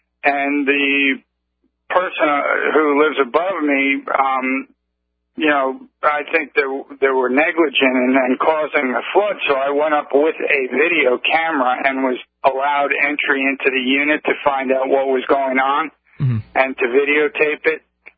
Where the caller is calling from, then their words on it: Sarasota, Florida, United States; down here in Sarasota